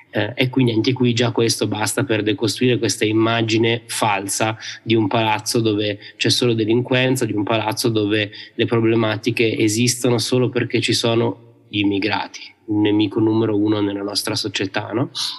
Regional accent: Opera, Lombardy, Italy; Io sono nato e cresciuto a Opera, periferia di Milano, dove palazzi come Blini 42 ce ne sono uno in ogni via.

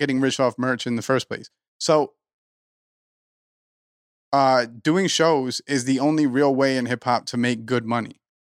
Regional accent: United States; and he thinks that because I'm American

